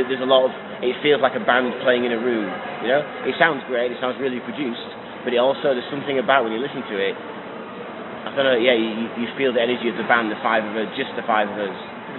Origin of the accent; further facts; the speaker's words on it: Leeds, Yorkshire and the Humber, United Kingdom; we're from Leeds, so we like the name anyway